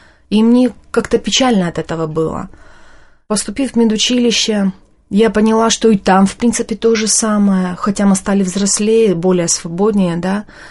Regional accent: Nalchik, Kabardino-Balkaria, Russia; Я сама из Кабардино-Балкарии, из красочного города Нальчика. Это Северный Кавказ.

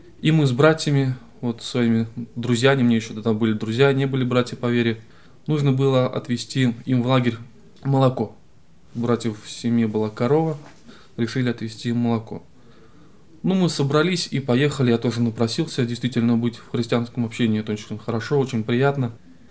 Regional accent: Smyshlyayevka, Samara Oblast, Russia; Как говорили, я приехал из Самары, Самарской области, поселок Смышляевка.

